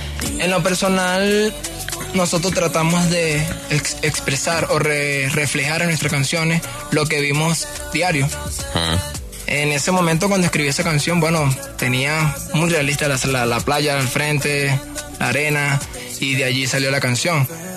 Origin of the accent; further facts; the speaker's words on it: Barlovento, Miranda, Venezuela; now in Colombia; Yo soy de Caracas, Venezuela. Un pueblito a las afueras de Caracas llamado Barlovento, un sector donde hay mucho calor.